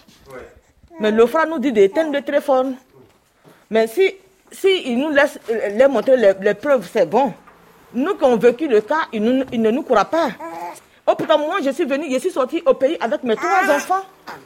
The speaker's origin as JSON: {"language": "French", "country": "Côte d’Ivoire", "lives_now": "France", "said": "Moi, je viens de la Côte d'Ivoire."}